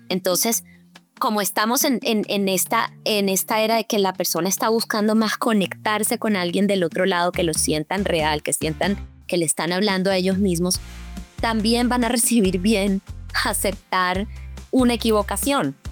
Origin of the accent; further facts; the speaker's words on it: Barranquilla, Atlántico, Colombia; accent: Barranquilla; Tú creo que aquí me has notado mi acento, que soy barranquillera, pero me has entendido perfectamente